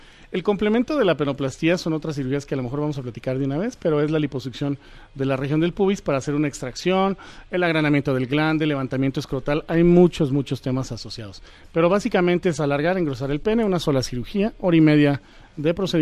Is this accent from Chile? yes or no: no; Mexico; Para todos nosotros como mexicanos, pues es importante el largo